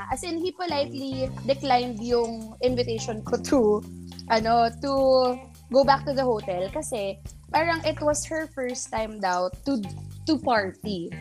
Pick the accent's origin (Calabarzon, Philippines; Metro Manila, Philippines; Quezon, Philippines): Metro Manila, Philippines; Manila; because Manilenya ako, pero fluent ako mag-Bisaya.